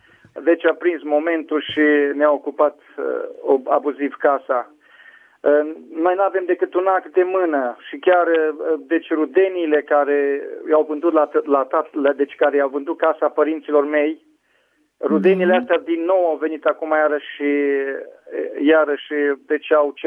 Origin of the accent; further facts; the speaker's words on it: Moldova; now in Romania; momentan locuiesc aici în zona județului Mureș. De fapt, sunt plecat din Moldova din anul 70 cu părinții. Între timp am căsătorit aici, în Târgu Mureș, din 1986.